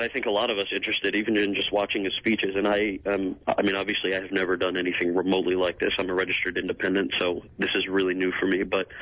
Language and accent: English; New Jersey, United States; moved away as an adult; now in California, United States; I grew up in New Jersey, so I there was no logical step to make it out to California. I came out here to go to UCLA